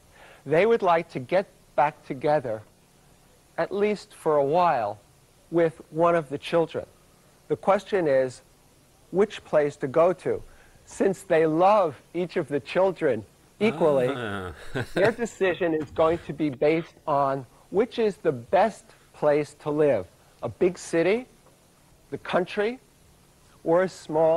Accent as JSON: {"language": "English", "town": "New York City", "region": "New York", "country": "United States", "tie": "born or raised there", "said": "I grew up in New York City, and of course everyone was together."}